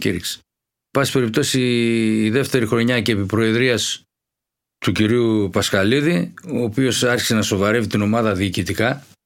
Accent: Thessaloniki, Central Macedonia, Greece; Αναληψιώτης, αργιανίδικη γειτονιά. Εκεί μεγαλώσαμε.

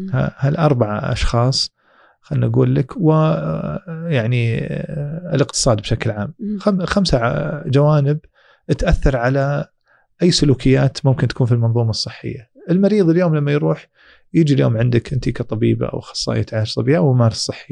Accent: Saudi Arabia; نضيف صبغتنا احنا كمجتمع سعودي، لنا خصوصيتنا الخاصة

